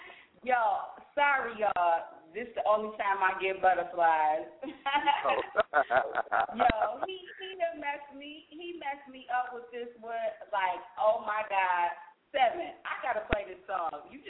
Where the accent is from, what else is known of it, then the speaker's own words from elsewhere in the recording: Cleveland, Ohio, United States; This is Cleveland's own, my hometown.